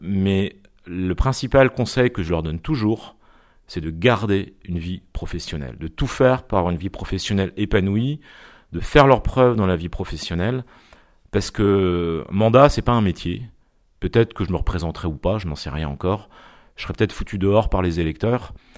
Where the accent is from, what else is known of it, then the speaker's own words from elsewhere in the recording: Rosporden, Brittany, France; moi je suis natif et j'ai grandi à Rospordin. Mon père était ouvrier, ma mère était infirmière. Je suis dans un milieu de classe moyenne, on va dire